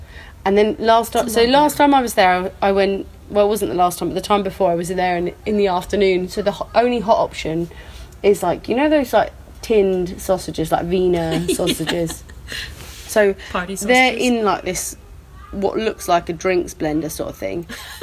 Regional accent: South East England, United Kingdom; I'm from Gatwick Airport. It's like 4 miles away.

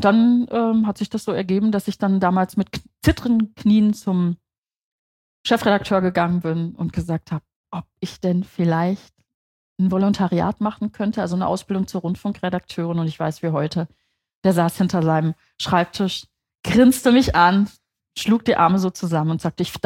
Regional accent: Berlin, Germany; moved away; also born or lived in Dortmund; Ich bin in Berlin aufgewachsen.

